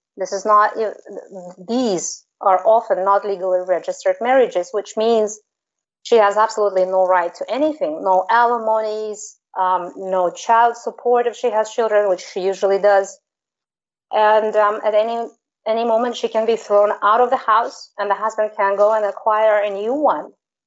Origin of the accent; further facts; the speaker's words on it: Kyrgyzstan; she actually was very surprised to find out that I was from Kyrgyzstan.